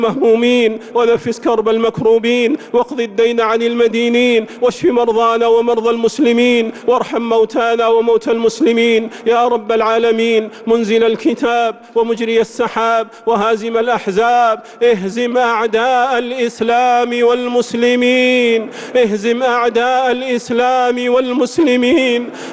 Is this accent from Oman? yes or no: no; Saudi Arabia; اللهم احفظ بلادنا المملكة العربية السعودية